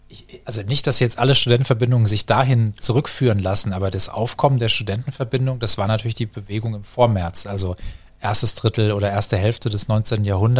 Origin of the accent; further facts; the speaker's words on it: Marburg, Hesse, Germany; wenn ich so als Gast nach Marburg zurückkomme und es immer noch ja meine Heimatstadt ist